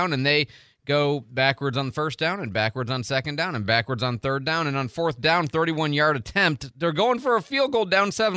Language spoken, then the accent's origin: English; Pontiac, Michigan, United States; born there; you got to understand I was born in the Detroit area. I was born in Pontiac, Michigan